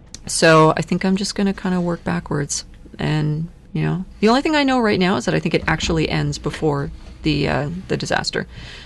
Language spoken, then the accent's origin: English; St. Catharines, Ontario, Canada; now in Toronto, Canada; I was raised in the Niagara region, and then I moved to Toronto.